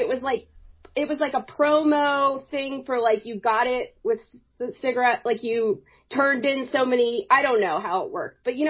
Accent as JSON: {"language": "English", "town": "Bluefield", "region": "West Virginia", "country": "United States", "tie": "born there", "said": "I was born in Bluefield, West Virginia. And we lived with my great-grandfather."}